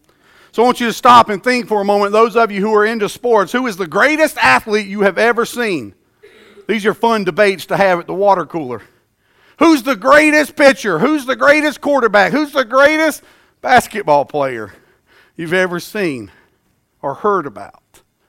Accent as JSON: {"language": "English", "region": "the South", "country": "United States", "tie": "born or raised there", "said": "And having a passion for sports and growing up in the South, I can't help but think about being the greatest without some song lyrics coming to mind."}